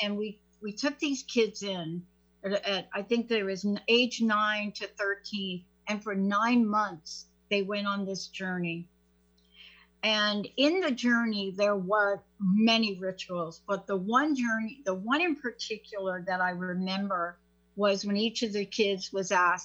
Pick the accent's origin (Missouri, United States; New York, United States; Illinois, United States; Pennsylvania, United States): New York, United States; Bronx; I'm a girl from the Bronx.